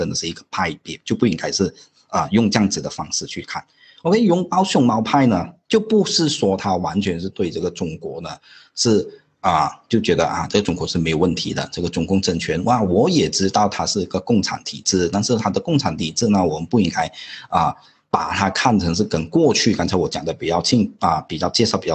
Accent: Malaysia; 那我们是马来西亚人嘛 ,OK, 我们就马来西亚的华裔

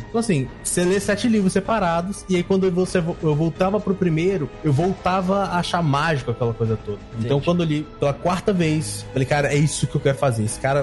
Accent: Brasília, Federal District, Brazil; Aqui eu sou de Brasília, então eu moro no Centro-Oeste.

